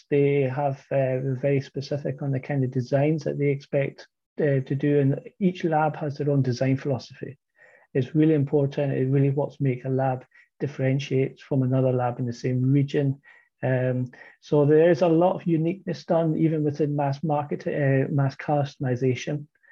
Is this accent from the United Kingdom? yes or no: yes; Scotland, United Kingdom; now in Denmark; I'm originally from Scotland. I live in Denmark.